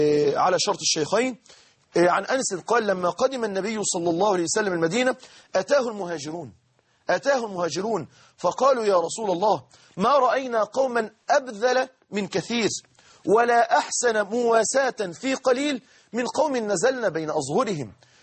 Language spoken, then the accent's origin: Arabic; Mansoura, Dakahlia, Egypt; لما مسك محافظه عندنا في المنصوره